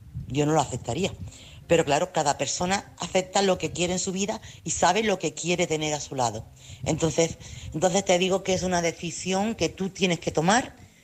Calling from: Chiclana de la Frontera, Andalusia, Spain; corresponsal de Chiclana.

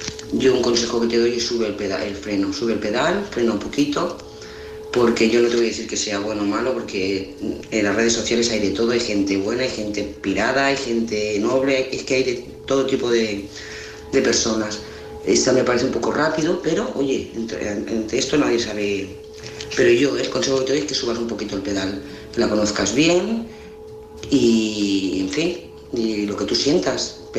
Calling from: Lloret de Mar, Catalonia, Spain; de Lloret de Mar.

